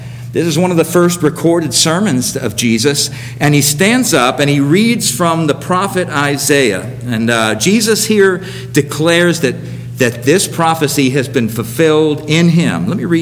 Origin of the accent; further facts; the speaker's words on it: Florida, United States; I was in college in Tennessee, in the mountains, and had seen snow a couple times. I grew up in South Florida.